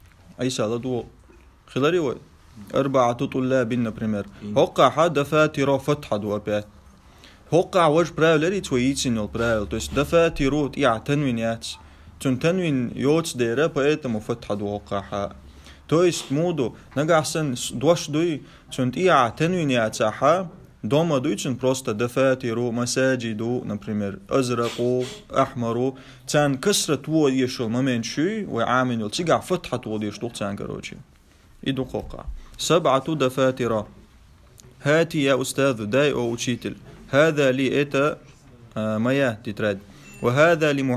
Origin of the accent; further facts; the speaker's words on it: Pakistan; انا من باكستان يا из باكستان